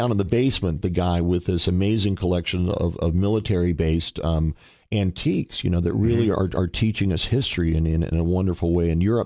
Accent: Cookeville, Tennessee, United States; You're a civic supporter here in our town of Cookeville, Tennessee, my hometown.

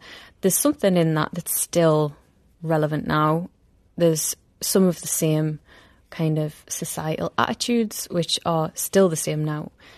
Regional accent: North East England, United Kingdom; accent: Geordie; It's how and where I grew up. And it's like, it's so rich, full of stories and traditions. And also the Geordie accent, you don't really hear it represented so much.

